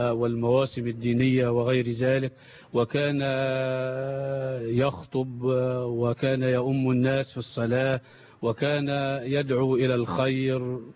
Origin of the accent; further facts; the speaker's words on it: Al-Qurayn, Sharqia Governorate, Egypt; وشرفتمونا في بلدتنا القرين.